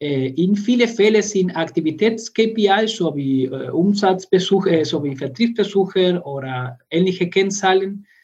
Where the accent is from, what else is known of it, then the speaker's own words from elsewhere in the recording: Argentina; German is a second language; moved away as an adult; now in Karlsruhe, Germany; Ich komme selbst aus Argentinien. Dort habe ich Elektroingenieur studiert